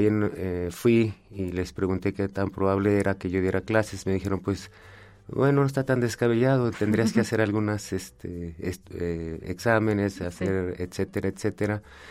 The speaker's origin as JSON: {"language": "Spanish", "region": "Aguascalientes", "country": "Mexico", "tie": "born or raised there", "said": "nací aquí en Aguascalientes, por ahí como decimos en inglés, born and raised, ¿verdad? En Aguascalientes. Hace ya muchos años, pero bueno, le voy a decir mi edad al cabo en Facebook, encuentran todo. El 21 de marzo de 1969, aquí en la ciudad de Aguascalientes."}